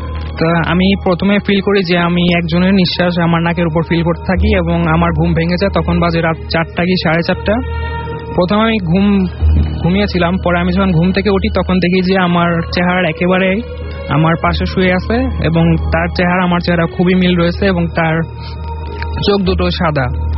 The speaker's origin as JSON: {"language": "Bangla", "town": "Dhaka", "region": "Dhaka Division", "country": "Bangladesh", "said": "আমি লালবাগ থেকে এসেছি।"}